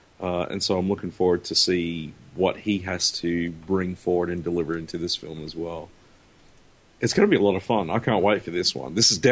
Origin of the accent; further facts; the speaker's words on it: Perth, Western Australia, Australia; from my hometown of Perth, Australia.